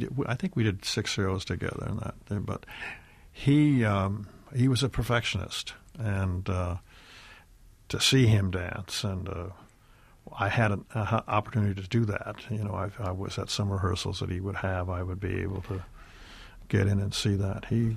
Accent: California, United States; my father moved us all to California in 1937, and then I was raised in California.

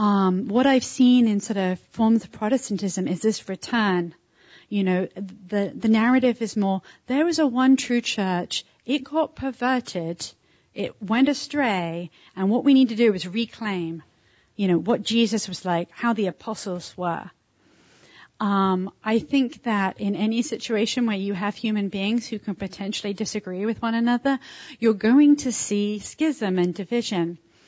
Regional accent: England, United Kingdom; As an English Catholic, I have to profess a lot of ignorance about the history of American Christianity and perhaps America in general.

